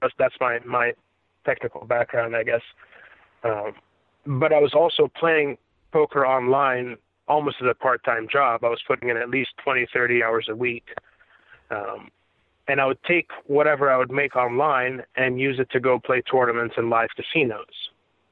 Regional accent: Egypt; I grew up in Egypt, and there wasn't, any gambling around there.

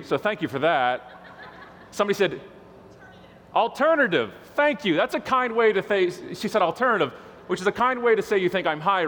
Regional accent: Canada; Oh, I'm Canadian, if you haven't figured that out.

